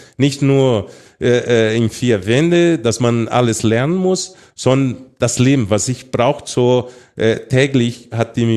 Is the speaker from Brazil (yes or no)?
yes; Brazil; now in Switzerland; jetzt bin ich ein Schweizer, ein Schweizer Brasilianer.